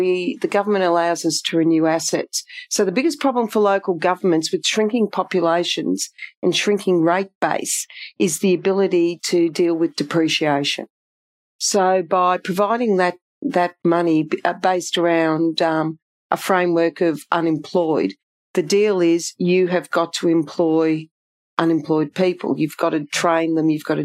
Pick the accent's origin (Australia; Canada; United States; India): Australia; Melbourne, Victoria; because I grew up in Melbourne. I went to uni in Melbourne.